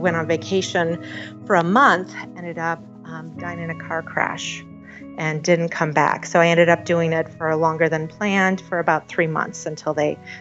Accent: Minnesota, United States; also born or lived in Wisconsin; I grew up in the Midwest, Minnesota and Wisconsin, and so I experienced all different types of weather there

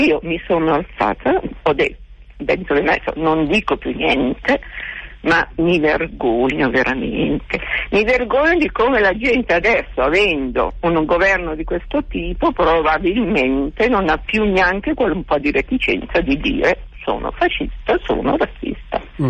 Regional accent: Como, Lombardy, Italy; anch'io sono di Como.

